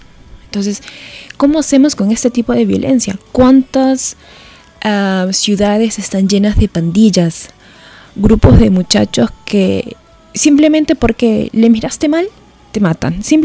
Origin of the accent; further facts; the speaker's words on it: Peru; Yo vengo de Perú, como les dije la semana pasada